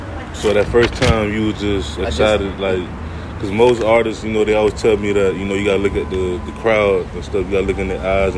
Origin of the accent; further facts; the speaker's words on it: Miami, Florida, United States; So growing up in Little Haiti, you know, born and raised, you know, a lot of out-of-towners, they don't know the history about Little Haiti.